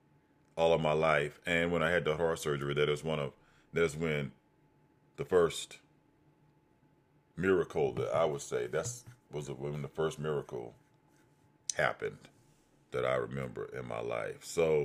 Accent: Gulfport, Mississippi, United States; born there; I was born at Gulfport Memorial Hospital, and when I was born, the doctors were calling me the miracle baby because my heart built another aorta in order to keep me alive.

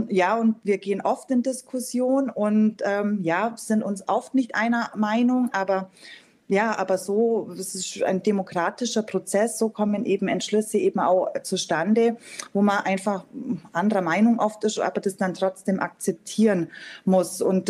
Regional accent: Füssen, Bavaria, Germany; born there; Ich bin gebürtige Füssnerin und bin Lehrerin an der Mittelschule in Füssen

